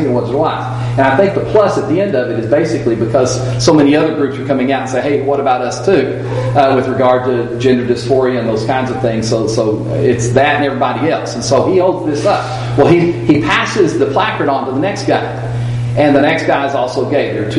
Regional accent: United States; We grew up in America. We grew up in the 20th or 21st centuries of America.

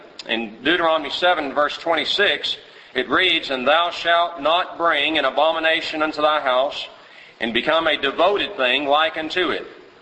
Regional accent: Houston, Texas, United States; So we go way back to the Bel Air Church of Christ days there in Houston. I'm from Houston, and she knows my wife's family quite well

